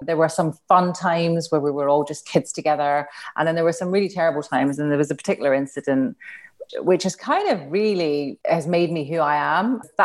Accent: Glasgow, Scotland, United Kingdom; so I was born in 1971. The 70s and the 80s were kind of my formative years. I grew up in Glasgow as well

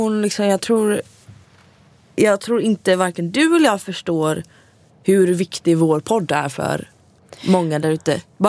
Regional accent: Gothenburg, Västra Götaland County, Sweden; Men hemma i Göteborg så är det verkligen, det är åkrar, det är hästar och det är kor

